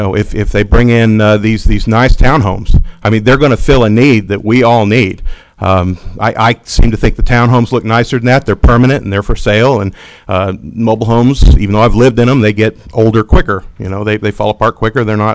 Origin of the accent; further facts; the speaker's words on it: Carlsbad, United States; also born or lived in Sunnyview; I grew up in Carlsbad, grew up in Sunnyview. I've lived in mobile homes before, double wides, single wides.